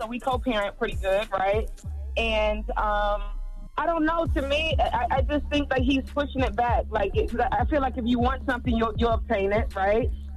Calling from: Dayton, Ohio, United States; I'm calling from Dayton, Ohio. How are you guys?

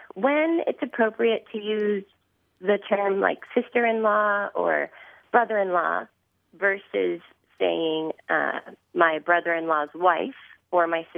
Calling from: San Diego, California, United States; I'm calling from San Diego.

